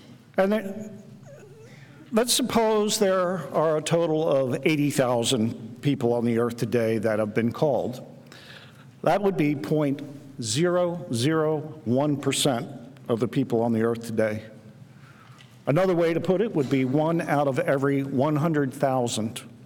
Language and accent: English; Maryland, United States; Well, as Marty mentioned, I'm from Maryland, the East Coast. My wife and I live about an hour north of Washington, D.C.